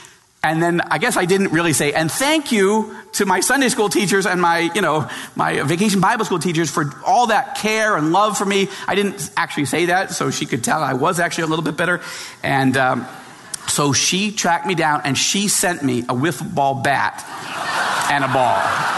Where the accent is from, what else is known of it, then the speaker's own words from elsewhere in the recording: New York, United States; She's from New Jersey. I'm from New York.